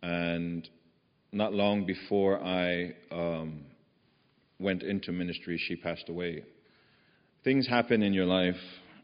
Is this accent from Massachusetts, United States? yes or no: no; Los Angeles, California, United States; I started to see that there were other children that didn't have to avoid the police growing up in Los Angeles.